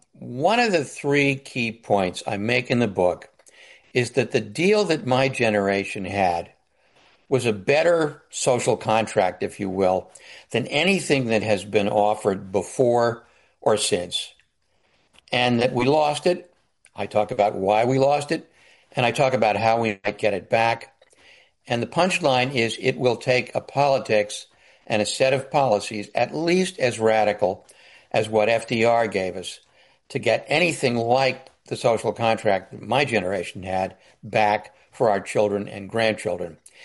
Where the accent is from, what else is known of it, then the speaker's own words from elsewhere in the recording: Bronx, New York, United States; born there; Well, I was born in the Bronx.